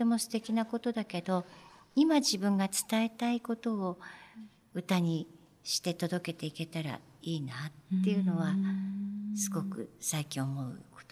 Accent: Kumamoto, Japan; born there; moved away; 40年を超えてあのずっと暮らしているところですから、なんだかあの生まれは九州熊本なんですけど、もうここであの私は根付いてずっとずっと暮らしておりますので、

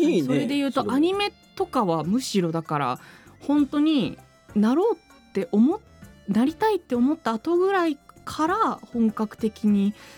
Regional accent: Okayama, Japan; 僕岡山県です。岡山県の広島県との県境ら

